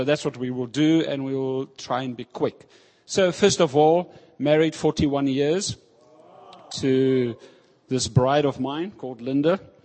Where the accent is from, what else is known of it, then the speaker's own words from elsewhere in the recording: Pretoria, Gauteng, South Africa; also born or lived in Cape Town; I was born in Cape Town. I moved there when I was a lighty and grew up in Pretoria, so we're like Afrikaners. To shock you, I come out of the Broederbond, you know, believe it or not. That's where I find some of my roots.